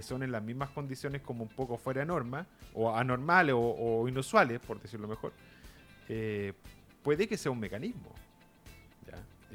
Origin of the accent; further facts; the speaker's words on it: Valparaíso, Chile; born there; yo nací en Valparaíso, Valparaíso es una región que le llaman grande, como Conce y Santiago